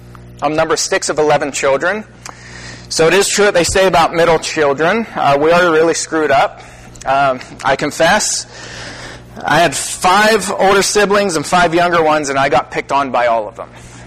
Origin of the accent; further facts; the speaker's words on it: Shanksville, Pennsylvania, United States; Somerset is just 10 miles from my hometown of Shanksville, Pennsylvania.